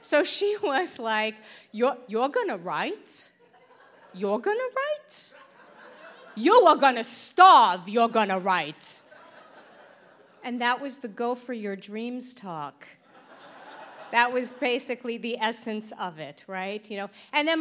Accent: Brooklyn, New York, United States; And I grew up in Brooklyn, New York. Yay, Brooklyn, before it was cool. I grew up in Brooklyn. My family was Orthodox Jewish.

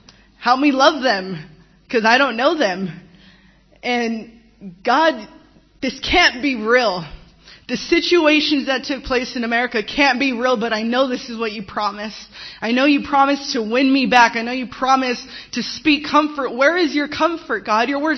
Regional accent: San Diego, California, United States; I'm from San Diego, California.

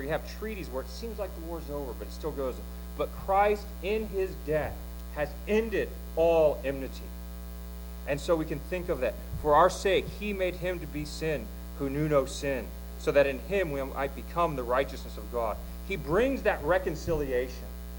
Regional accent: Ohio, United States; You know, I come from Ohio, and there's this idolatry there called Ohio State.

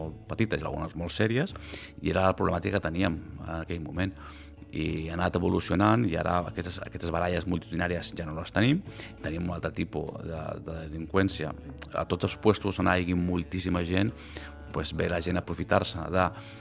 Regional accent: Sant Antoni, Balearic Islands, Spain; mai he notat que Sant Antoni sigui un poble insegur, potser perquè m'he criat aquí i com m'he criat al West End

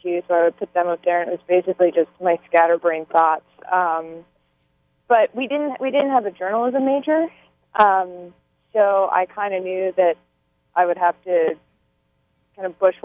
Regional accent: Boston, Massachusetts, United States; So, I grew up in Boston and actually have a bunch of ties to Maine, too.

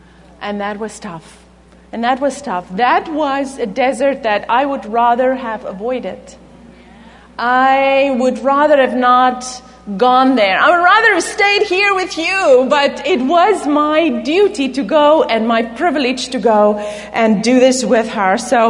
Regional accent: South Africa; now in United States; I was born and raised in South Africa, where all my earthly family still live.

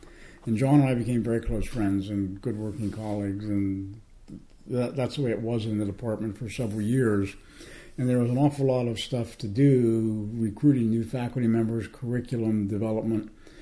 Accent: Cincinnati, Ohio, United States; I grew up in Cincinnati, Ohio. Went to Reed College in 1955, graduated in 59, majored in history.

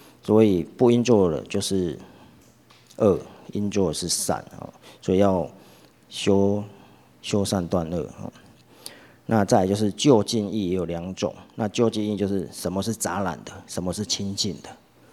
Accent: southern Taiwan, Taiwan; 我们南部人沙文

